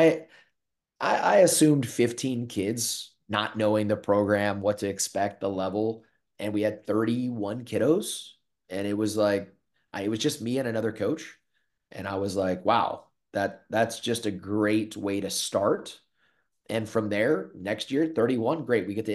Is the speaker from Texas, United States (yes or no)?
yes; Cedar Hill, Texas, United States; also born or lived in Dallas; Well, that was because I grew up in the Cedar Hill area, was born in Dallas, raised in Cedar Hill, and they had a Grand Prairie Division.